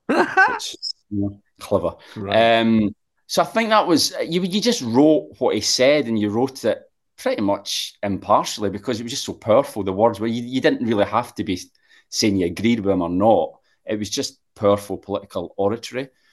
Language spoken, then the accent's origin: English; Scotland, United Kingdom; now in London, United Kingdom; Just being Scottish, you know, it was personal as much as anything, you know. I mean, I didn't have a vote because I live in London, but I was up there covering it.